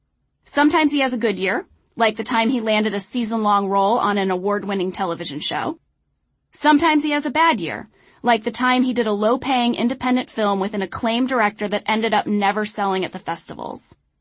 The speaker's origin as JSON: {"language": "English", "town": "St. Louis", "region": "Missouri", "country": "United States", "tie": "born or raised there", "said": "It's far enough from my hometown of St. Louis that I felt separated from my parents, but close enough that I could drive home on the weekends if I wanted."}